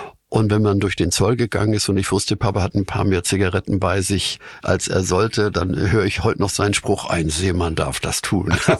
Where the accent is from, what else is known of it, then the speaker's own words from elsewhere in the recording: Hamburg, Germany; born there; ich bin in Winterhude geboren, aber mein Opa hat im Hafen gearbeitet.